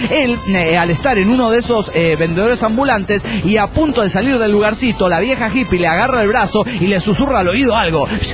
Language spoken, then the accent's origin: Spanish; Nezahualcóyotl, State of Mexico, Mexico; Yo nací en Ciudad Netza y viví 11 años de mi vida junto a la colonia Ampliación de las Águilas.